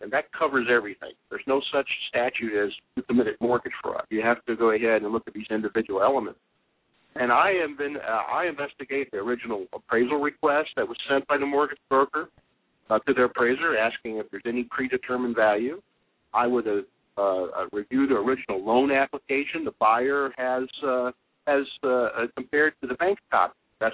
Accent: New Jersey, United States; moved away as an adult; I'm from New Jersey. I mean, that's the major problem.

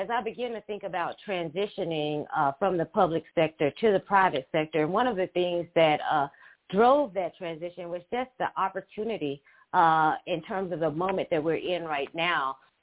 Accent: Hillsborough, Alabama, United States; I'm from Hillsborough, Alabama, and I'm sure most people don't know anything about Hillsborough, Alabama. It's actually a small town of only about 600 people in population.

